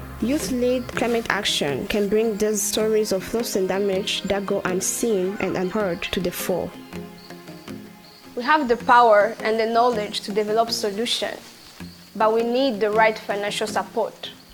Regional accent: Rwanda; I was born and raised in Rwanda.

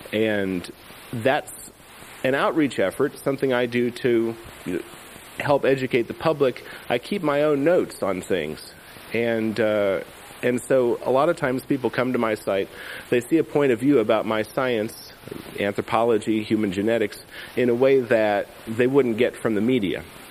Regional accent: Kansas, United States; Kansas, I'm from Kansas, so I get sensitive about this.

